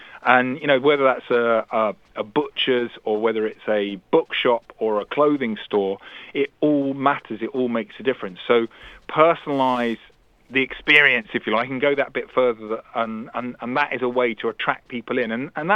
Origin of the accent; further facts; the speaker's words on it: London, United Kingdom; now in Devon, United Kingdom; I live down in the southwest. I'm from London, but I live down in the southwest now in Devon